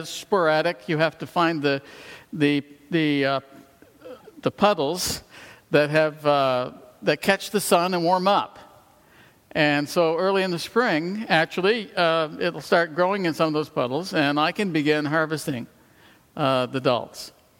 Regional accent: Canada; and I grew up in Canada on a small little island in the Bay of Fundy, which is directly above Maine

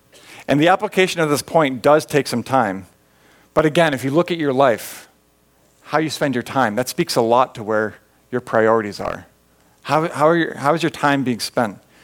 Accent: New Hampshire, United States; Like I grew up in New Hampshire. I grew up doing a lot of hiking.

